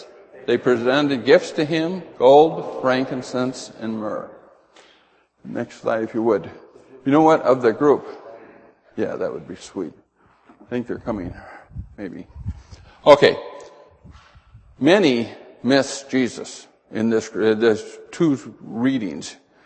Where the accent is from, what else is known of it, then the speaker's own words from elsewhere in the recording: Edgeley, North Dakota, United States; I grew up in Edgeley, North Dakota, and one thing that Edgeley has done, it's a little town